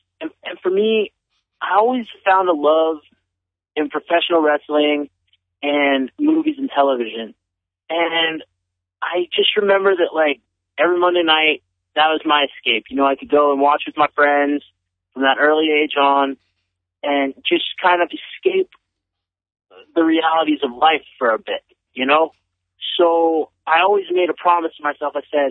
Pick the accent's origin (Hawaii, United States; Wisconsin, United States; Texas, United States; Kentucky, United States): Texas, United States; Houston; I grew up in Houston, like we talked about, and I had my mom was from Alabama, my dad was from Texas.